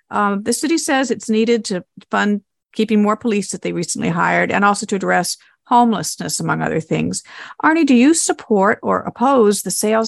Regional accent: La Mesa, California, United States; my hometown.

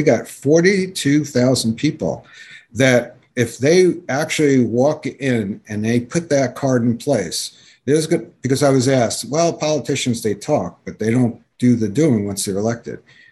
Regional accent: New York, United States; growing up in New York is Carnegie Hall and Broadway and the museums. It changed my life.

